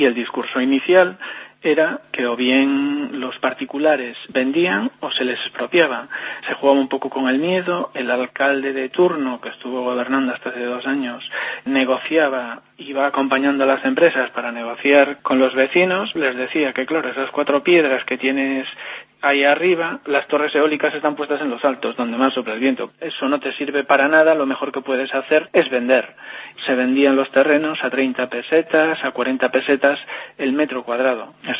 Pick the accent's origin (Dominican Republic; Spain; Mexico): Spain; Muras, Galicia; Yo estoy censado en Muras, desde pequeño me crié en Muras